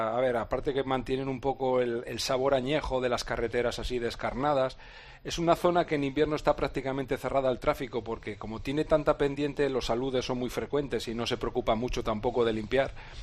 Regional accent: Cantabria, Spain; estoy disfrutando como un enano de lo bonito que es mi tierra en esta etapa de ciclismo, que aunque salga de Burgos, la mayor parte de ella discurre por Cantabria

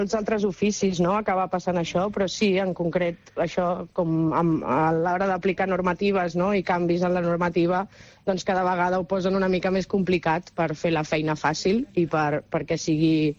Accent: Marata, Catalonia, Spain; en el meu poble, concretament, a Marata

